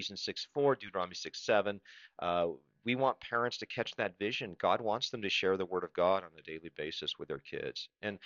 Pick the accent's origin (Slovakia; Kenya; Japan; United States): Japan; I was raised in the mission field. Because I was a missionary kid, you know. And so I'm very cross-cultural. I grew up in Japan, and I have a lot of Japanese friends.